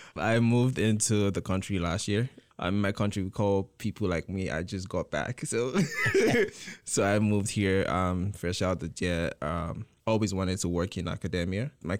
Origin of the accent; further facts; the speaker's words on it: Nigeria; because it's much easier here. Mm-hmm. I'm from Nigeria.